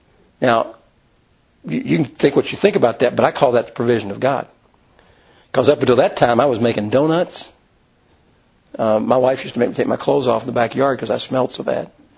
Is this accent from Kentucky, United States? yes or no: yes; Louisville, Kentucky, United States; I'm from Louisville. We're all pretty men there in Louisville